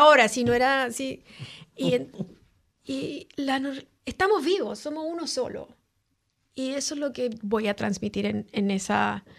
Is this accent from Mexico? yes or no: no; Chile; en Chile tenemos un árbol que se llama el litre, que por de donde yo vengo, yo tenía que saludar al señor litre.